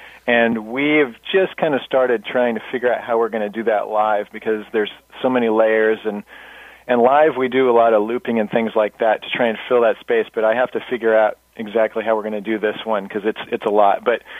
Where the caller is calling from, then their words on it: San Luis Obispo, California, United States; I'm calling from San Luis Obispo, California, which is about halfway between LA and San Francisco.